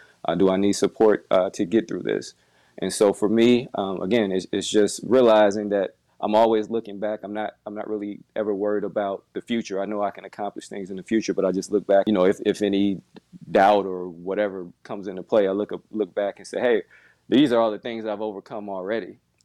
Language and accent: English; Chicago, Illinois, United States; growing up in the Chicagoland area, that was a tough area to grow up in.